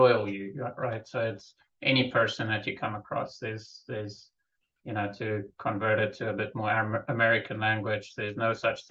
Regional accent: South Africa; now in United States; I do feel very African. I grew up in South Africa. Moved to the States about 10 years ago.

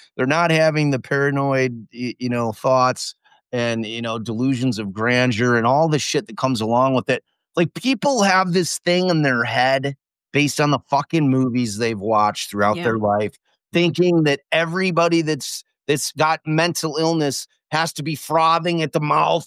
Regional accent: Chicago, Illinois, United States; And yes, I am from Chicago.

